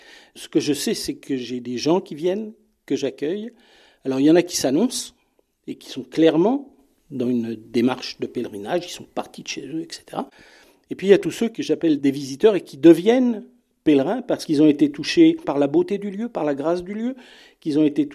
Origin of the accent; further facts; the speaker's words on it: Paris, Île-de-France, France; Je suis parisien d'origine, j'ai vécu 30 ans à Paris.